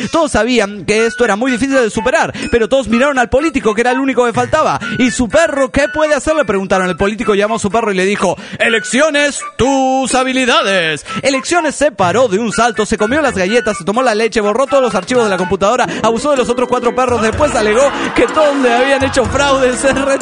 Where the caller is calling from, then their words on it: Araucanía, Chile; desde Cautín, Chile.